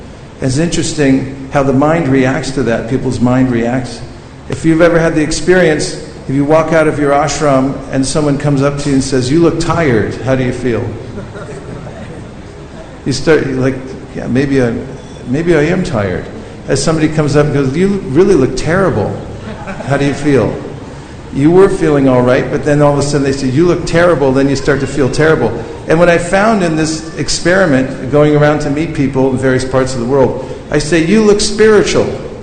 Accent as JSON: {"language": "English", "region": "California", "country": "United States", "said": "I'm from California, where are you from?"}